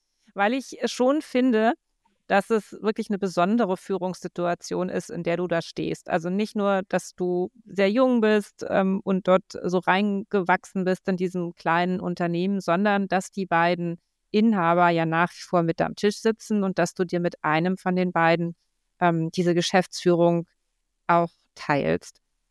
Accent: Berlin, Germany; Wir sind ja hier in Berlin, so. Und laut Kurt Krömer sind wir Berliner zwar die Erfinder der Freundlichkeit

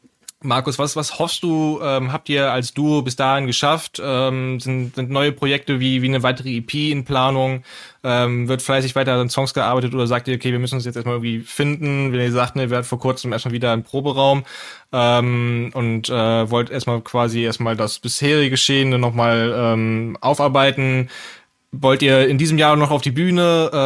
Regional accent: Cologne, North Rhine-Westphalia, Germany; Ich als Kölner lass auch nur diese Antwort zu.

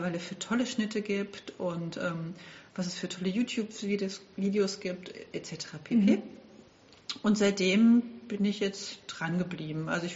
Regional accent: Berlin, Germany; ich komme aus Berlin und ich nähe, seit ganz, ganz, ganz vielen Jahren.

